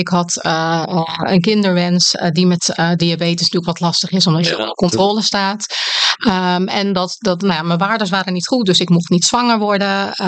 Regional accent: Netherlands; ik ben 44. Ik kom uit Nederland. Ik woon in het midden van het land

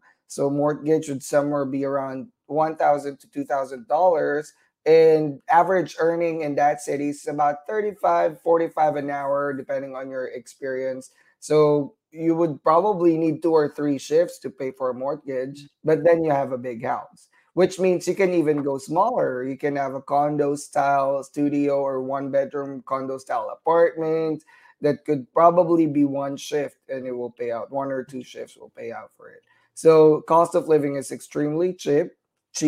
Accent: Quezon City, Metro Manila, Philippines; when I was in the Philippines too. I grew up in the Quezon City.

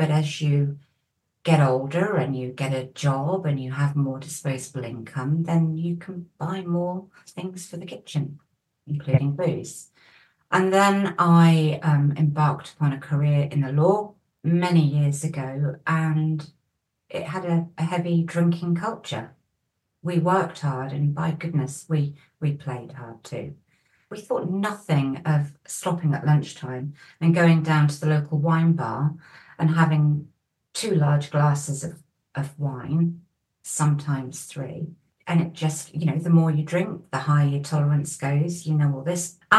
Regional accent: England, United Kingdom; But because I'm English, she just assumed I was making a mistake.

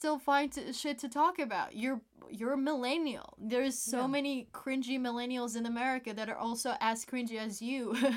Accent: Uzbekistan; since I grew up in Uzbekistan, there is a lot of Korean communities there.

